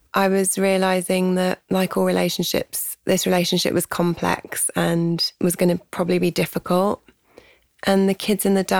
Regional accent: England, United Kingdom; When I was a kid growing up in England, it sounded like American highways and dusty roadside bars

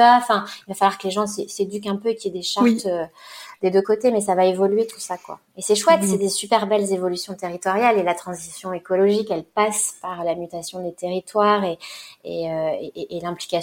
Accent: Southwest France, France; moi, je suis du Sud-Ouest et j'ai un rapport à l'océan depuis toute petite.

